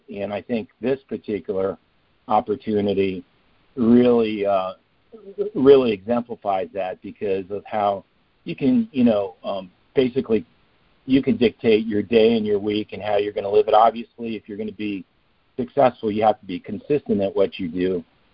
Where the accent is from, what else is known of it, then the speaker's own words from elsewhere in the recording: Potomac, Maryland, United States; now in Bradenton, United States; I live here in Bradenton, Florida, I'm not originally from Florida, but lived most of my life here, originally from the D.C. area of Potomac, Maryland.